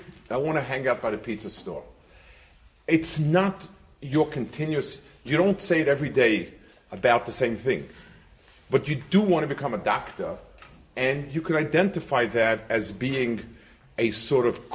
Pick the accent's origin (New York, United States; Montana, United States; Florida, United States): New York, United States; I grew up in Lower East Side, 50s, 60s, and many people had jobs, hard, rough work.